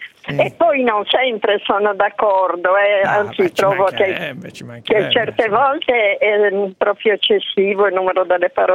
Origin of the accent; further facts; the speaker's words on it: Sardinia, Italy; Io sì, sono sarda.